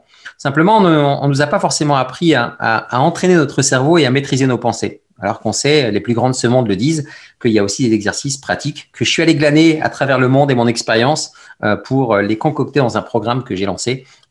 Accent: Lens, Hauts-de-France, France; Je suis un boyau rouge, je suis un vrai ch'ti, moi, je suis né à Lens.

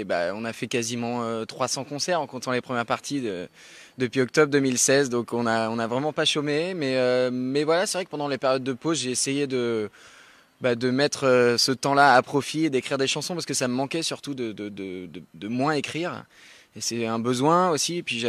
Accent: Nouvelle-Aquitaine, France; J'ai grandi dans la Creuse, donc c'est difficile de faire plus rural que la Creuse. Et je suis fils de prof aussi.

